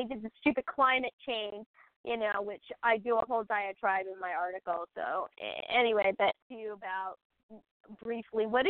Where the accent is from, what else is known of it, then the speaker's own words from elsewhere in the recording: United States; I'm thankful that I'm an American.